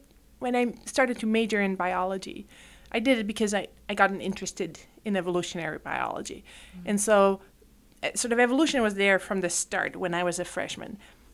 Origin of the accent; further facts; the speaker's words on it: Netherlands; I am Dutch. I grew up in the Netherlands.